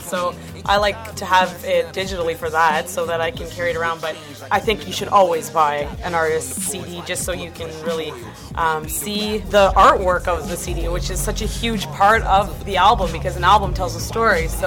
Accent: Ottawa, Ontario, Canada; Best thing about Ottawa is I'm from Ottawa, so I grew up in this hip-hop scene.

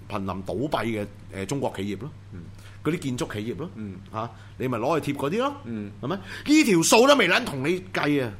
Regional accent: Hong Kong; 我哋香港人攞食物上去接濟啲同胞

